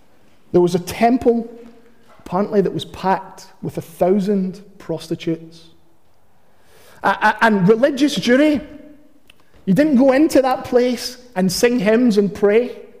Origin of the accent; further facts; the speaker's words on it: Glasgow, Scotland, United Kingdom; I'm of God. Not that I'm Glaswegian, Scottish, or a pastor.